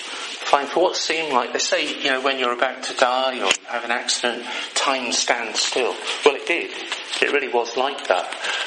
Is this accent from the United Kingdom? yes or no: yes; Windermere, North West England, United Kingdom; I grew up in Windermere, this huge big lake in the middle of the Lake District. I was very lucky, really, because our house was quite close to the shores of Lake Windermere.